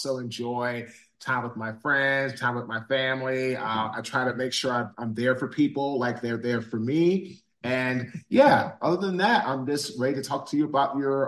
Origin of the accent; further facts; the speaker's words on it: Washington, District of Columbia, United States; now in Raleigh, United States; I'm from Washington, D.C. I went to Howard University. I played in the NFL. I now live in Raleigh, North Carolina.